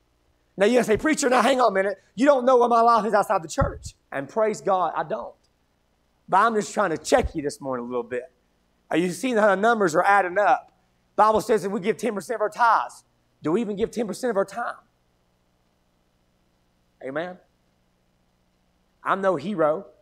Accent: Tennessee, United States; I'm from East Tennessee, so I got to keep looking at this paper

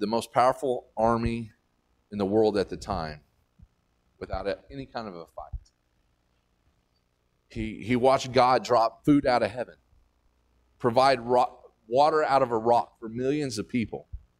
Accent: Texas, United States; We're from West Texas, it's dry as a bone.

